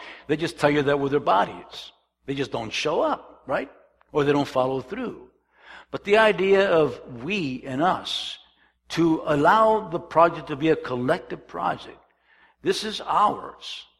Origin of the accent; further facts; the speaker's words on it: Calexico, California, United States; I was raised in Imperial Valley in Calexico.